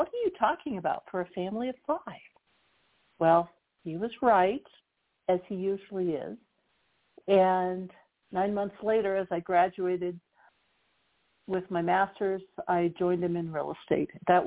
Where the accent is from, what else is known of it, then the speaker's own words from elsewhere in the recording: Longmont, Colorado, United States; also born or lived in Santa Fe, New Mexico; But he got a job working out of Denver, and my family relocated to Longmont, which at the time was a little tiny farming town north